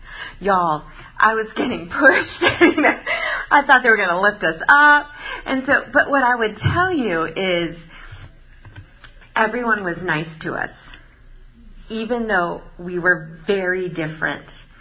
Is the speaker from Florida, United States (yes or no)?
yes; Melbourne, Florida, United States; I grew up in Florida in 7th grade through 12th grade. And so my dad was military, so this was like the longest we'd been in a place.